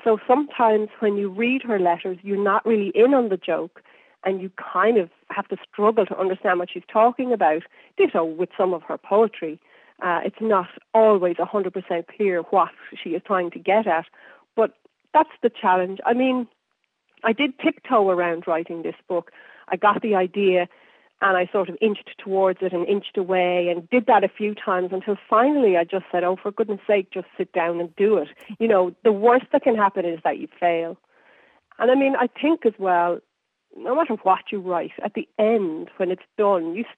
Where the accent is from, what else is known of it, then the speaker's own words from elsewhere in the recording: Ireland; I'm Irish. I live in Ireland.